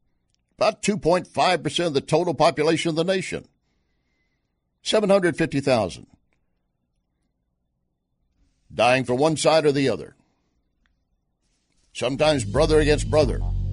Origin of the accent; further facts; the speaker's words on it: the South, United States; I'm from the South. I know exactly what it means.